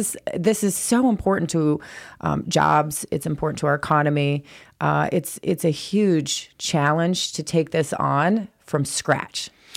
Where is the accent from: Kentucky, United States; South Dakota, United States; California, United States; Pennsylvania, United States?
South Dakota, United States; Sioux Falls; I know a lot of times whenever we say we're from Sioux Falls, they're like, it must not always be a great idea because we're, you know, Sioux Falls, we're the economic engine.